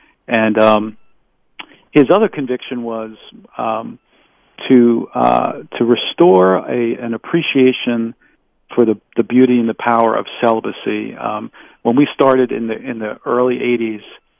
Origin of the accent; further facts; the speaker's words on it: Michigan, United States; So I'm from Michigan, and I went to a school in Michigan for college